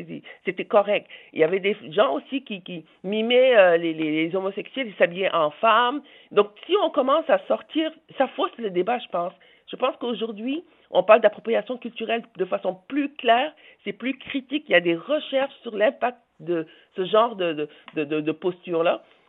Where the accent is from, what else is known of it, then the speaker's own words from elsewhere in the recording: Quebec, Canada; En tant que Québécoise, je m'interroge aussi là-dessus d'origine africaine.